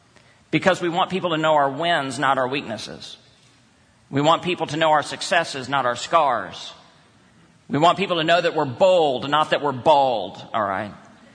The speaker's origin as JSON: {"language": "English", "region": "Texas", "country": "United States", "tie": "born or raised there", "said": "I grew up in Texas."}